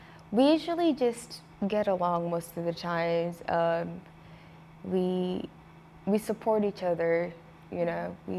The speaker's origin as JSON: {"language": "English", "town": "San Diego", "region": "California", "country": "United States", "tie": "born or raised there", "said": "growing up in City Heights, and I went to Crawford High School."}